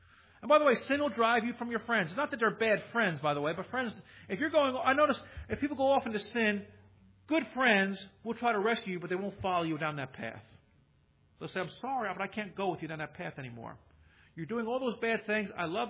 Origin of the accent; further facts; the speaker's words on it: Kearney, Nebraska, United States; They say, where'd you grow up? In Kearney? You're pastoring? In your hometown? I'm like, yeah.